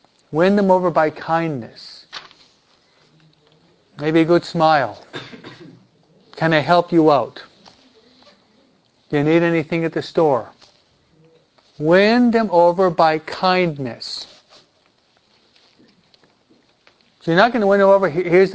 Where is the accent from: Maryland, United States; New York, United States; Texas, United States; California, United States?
New York, United States; He's from Tennessee. I'm from New York.